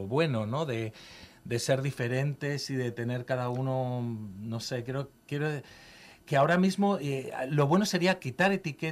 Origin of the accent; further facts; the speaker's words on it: Murcia, Region of Murcia, Spain; yo que soy de Murcia y estoy totalmente de acuerdo, hay una sociedad muy, muy, muy conservadora